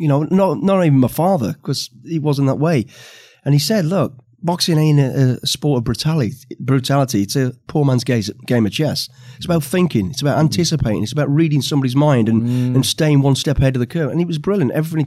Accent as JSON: {"language": "English", "town": "Warsaw", "region": "Masovian Voivodeship", "country": "Poland", "tie": "born or raised there", "said": "It was a real fun time, if I'm honest. I mean, look back at it. We came from a poor family, like most of the kids in our street."}